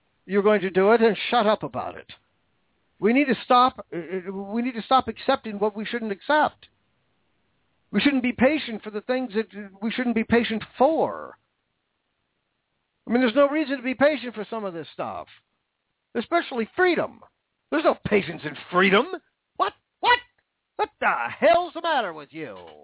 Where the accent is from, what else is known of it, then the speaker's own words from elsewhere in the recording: Seattle, Washington, United States; I'm from Seattle, and we're the Super Bowl champions